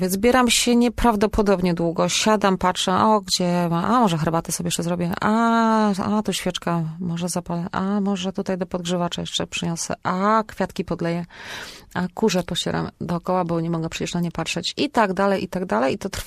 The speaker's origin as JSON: {"language": "Polish", "town": "Siedlce", "region": "Masovian Voivodeship", "country": "Poland", "lives_now": "Poznań, Poland", "said": "ponieważ ja pochodzę z Siedlec, przyjechałam do Poznania i to jest tak mniej więcej 4,5 do 5 godzin pociągiem."}